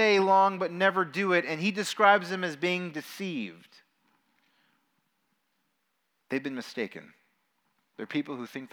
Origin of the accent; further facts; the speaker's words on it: Las Vegas, Nevada, United States; I was raised in Las Vegas. I'm actually a local there, which is kind of an abnormality. Only 25% of us are actually born there.